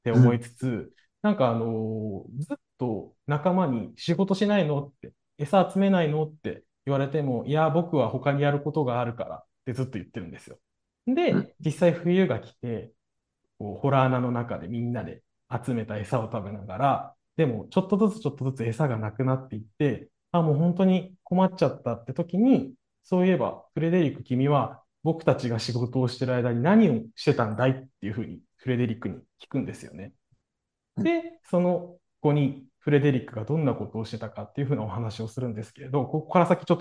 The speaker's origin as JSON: {"language": "Japanese", "region": "Hiroshima", "country": "Japan", "tie": "born there", "said": "僕、広島のすごい片田舎に生まれて、で、どれぐらい田舎かっていうとですね、人口がだいたい1万5千人ぐらい"}